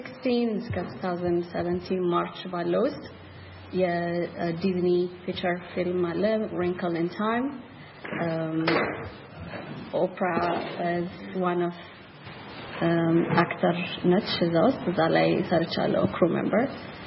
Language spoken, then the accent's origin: Amharic; Addis Ababa, Ethiopia; moved away as an adult; now in United States; ተወልጄ ያደኩት ኢትዮጵያ ነው። አዲስ አበባ ናዝሬት ስኩል ነው እስከ 12ኛ ክፍል ተምሬ ጨረስኩት። እዚህ ሀገር ስመጣ 2004 ነው በዚህ አመተ ምህረት ሶ 14 አመት ሆኖኛል።